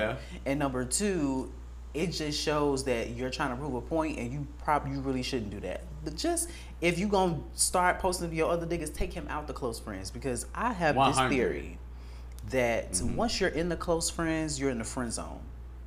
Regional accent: Atlanta, Georgia, United States; I'm from Atlanta, and I'm Mexican, and I'm also 20.

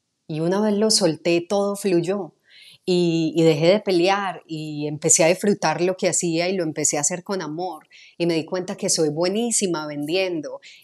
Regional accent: Medellín, Antioquia, Colombia; accent: Medellín; empecé a neutralizar mi acento de Medellín, que es bastante fuerte

